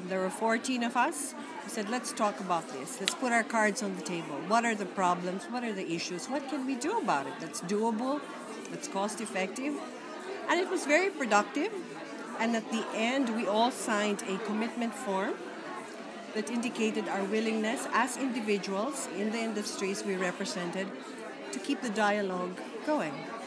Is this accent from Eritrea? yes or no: no; Philippines; The Philippines.